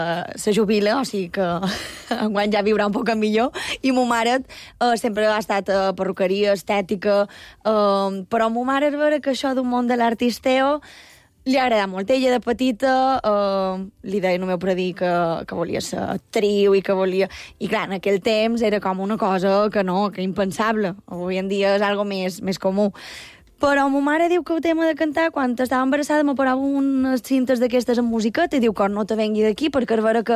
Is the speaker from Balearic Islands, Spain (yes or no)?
yes; Pollença, Balearic Islands, Spain; Però és vera que o pollencins tenim com una cosa, un sentiment entre nosaltres.